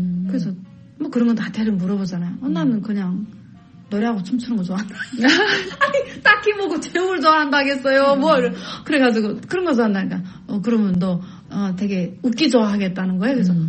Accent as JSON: {"language": "Korean", "country": "South Korea", "moved": "as an adult", "lives_now": "United States", "said": "나 한국에서 왔는데 이렇게 해서 이렇게 하는 사람이다"}